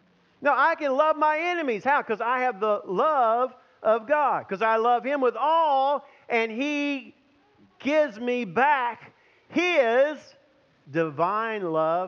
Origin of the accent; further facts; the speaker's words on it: Texas, United States; I grew up in Texas.